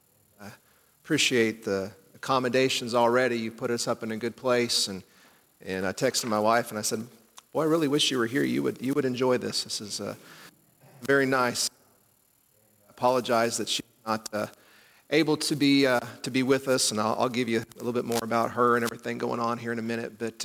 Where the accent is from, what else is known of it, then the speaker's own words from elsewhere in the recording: Indiana, United States; now in Tennessee, United States; I'm from Indiana. That's why, even though I'm from West Tennessee now, I don't sound like you all.